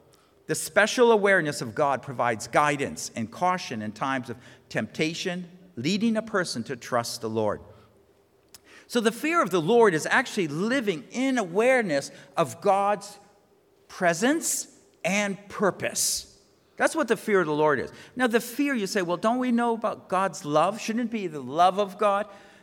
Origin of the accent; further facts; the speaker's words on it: New England, United States; I come from New England